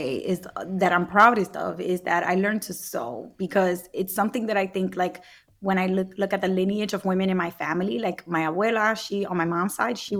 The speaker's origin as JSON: {"language": "English", "town": "Brooklyn", "region": "New York", "country": "United States", "tie": "born or raised there", "said": "like in my community growing up in Brooklyn"}